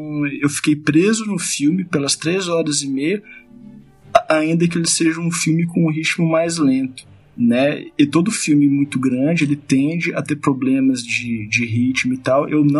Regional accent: Paraná, Brazil; Foi lá no interior do Paraná, lá na minha cidade. Mas eu era molecote, tinha acho que 19 anos

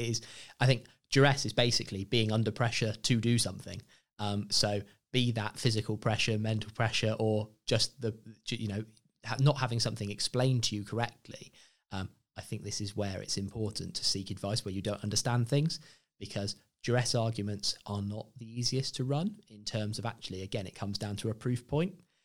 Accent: Yeovil, South West England, United Kingdom; now in Bournemouth, United Kingdom; I grew up in Yeovil for 18 years.

